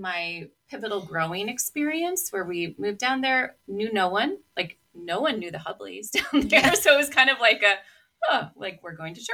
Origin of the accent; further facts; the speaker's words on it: Massachusetts, United States; No, so my family, we grew up in Massachusetts. I grew up being a well-known Christian family in New England.